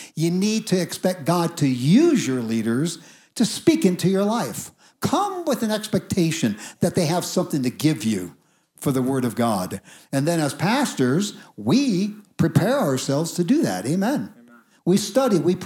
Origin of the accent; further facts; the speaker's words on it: Ireland; I could have easily gotten off and been really weird because I'm Irish and I can be weird.